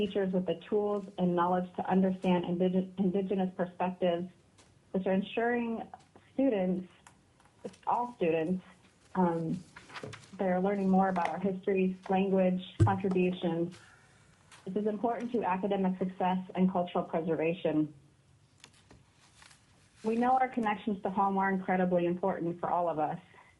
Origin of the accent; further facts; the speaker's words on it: Wrangell, Alaska, United States; also born or lived in Juneau; now in Anchorage, United States; I'm originally from Wrangell and Juneau, so I live here in Dandaina Lands in Anchorage, where I'm raising my three kids.